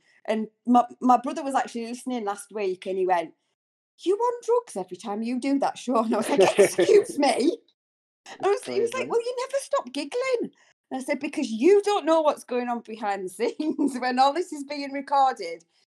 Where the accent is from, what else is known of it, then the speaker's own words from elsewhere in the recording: North East England, United Kingdom; But I don't exactly sound like I'm from Middlesbrough, because even their accent, even though they're about 10 miles away from me, they sound very, very different.